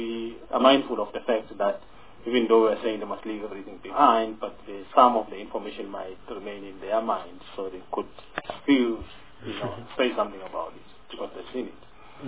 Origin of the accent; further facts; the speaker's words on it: Mpumalanga, South Africa; I'm also from Mpumalanga